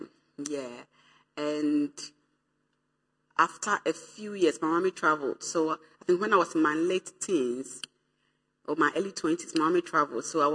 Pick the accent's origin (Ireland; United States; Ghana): Ghana; born there; Yes, I was born in Ghana.